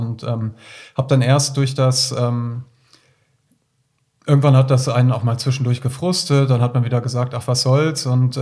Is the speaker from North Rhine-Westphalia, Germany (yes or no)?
yes; Düsseldorf, North Rhine-Westphalia, Germany; now in Berlin, Germany; ich komme aus Düsseldorf